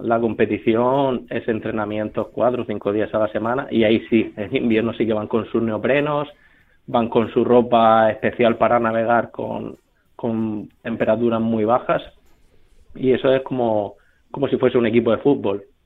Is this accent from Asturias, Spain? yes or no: no; San Pedro, Region of Murcia, Spain; yo soy de San Pedro, que es un pueblo murciano